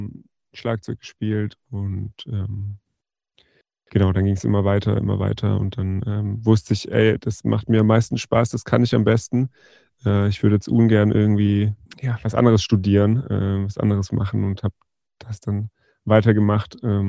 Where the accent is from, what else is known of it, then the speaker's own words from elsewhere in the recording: Southern Germany, Germany; now in Cologne, Germany; Na, ich komme aus Süddeutschland